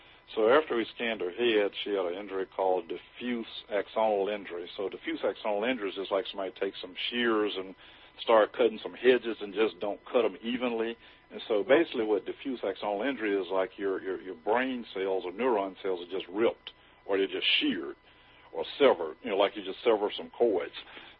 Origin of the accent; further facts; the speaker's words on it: Mississippi, United States; I grew up playing football. I'm from Mississippi, the Deep South, so it's like a religion in the Deep South, football.